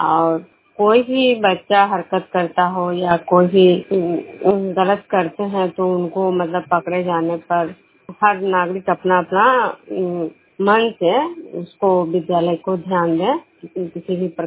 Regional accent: Bishnupur, Bihar, India; बिश्नपुर ग्राम खुजरा पंचायत नालंदा जिला मनोरसा प्रखंड के निवासी हूँ।

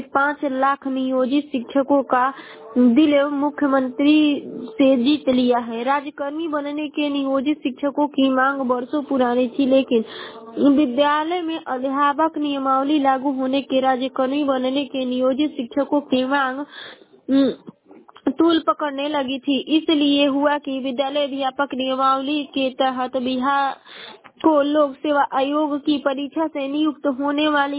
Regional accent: Ballia, Uttar Pradesh, India; मैं बलिया जिले के निवासी हूँ।

